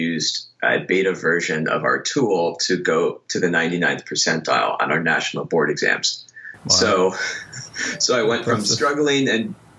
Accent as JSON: {"language": "English", "town": "Los Angeles", "region": "California", "country": "United States", "tie": "born or raised there", "said": "So I grew up in Los Angeles, and then for my undergrad, I went"}